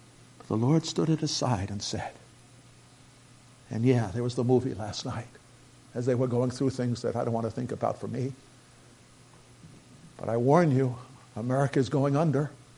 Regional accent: New York, United States; Jersey kids were bad. I'm from New York.

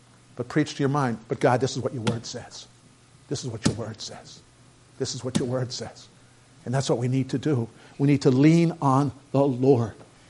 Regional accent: New York, United States; Jersey kids were bad. I'm from New York.

